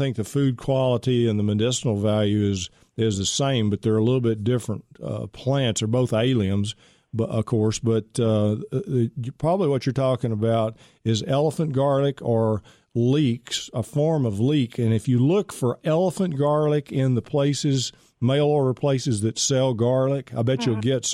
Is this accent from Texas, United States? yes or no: yes; Pittsburg, Texas, United States; I'm from Pittsburgh, right down the road.